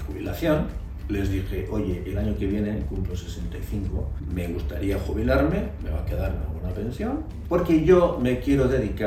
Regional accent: San Sebastián, Basque Country, Spain; soy donostiarra de familia navarra.

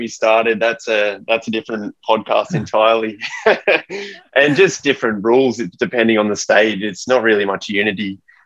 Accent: Australia; And it's been hard as an Australian cyclist because so many events have been cancelled last year and the year prior.

